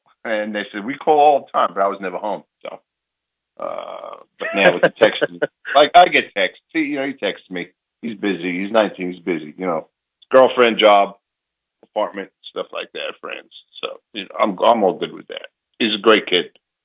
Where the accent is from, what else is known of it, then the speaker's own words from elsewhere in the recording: New York City, New York, United States; because I grew up in Bay Ridge, Brooklyn.